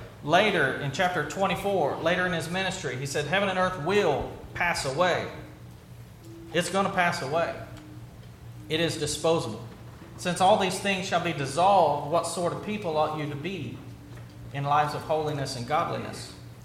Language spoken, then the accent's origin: English; United States; yes, I'm an American